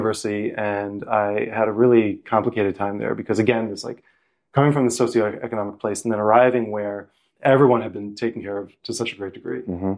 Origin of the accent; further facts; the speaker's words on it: United States; moved away as an adult; now in Japan; the easiest way to start is just like I came when I was 19 to Japan. I was I grew up in the States